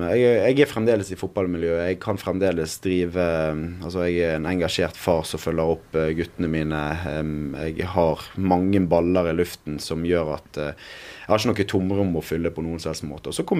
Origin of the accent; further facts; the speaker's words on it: Bergen, Vestland, Norway; men jeg er en bergenser og jeg er en kverulant